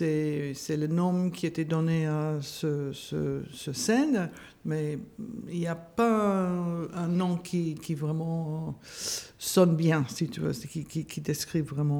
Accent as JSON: {"language": "French", "region": "London", "country": "United Kingdom", "tie": "born or raised there", "moved": "as an adult", "said": "Et moi, j'ai grandi à Londres, en Angleterre, et je suis venue depuis avoir fait les études des beaux-arts."}